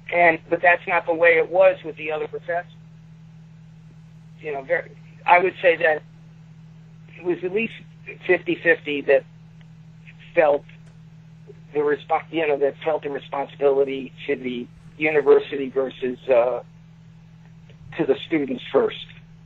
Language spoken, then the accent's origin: English; Brooklyn, New York, United States; I'm from Brooklyn.